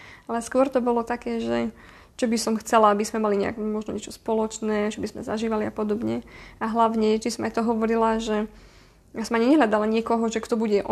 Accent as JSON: {"language": "Slovak", "region": "eastern Slovakia", "country": "Slovakia", "said": "to u nás na východe je taký zvyk"}